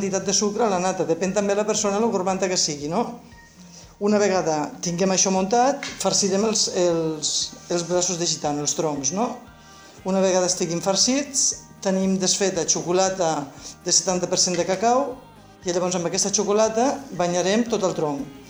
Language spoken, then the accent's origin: Catalan; Les Borges Blanques, Catalonia, Spain; also born or lived in Barcelona; sóc filla de Borges Blanques, he viscut molts anys a Barcelona, però al final doncs, tornes cap al poble, no? M'encanta el meu poble.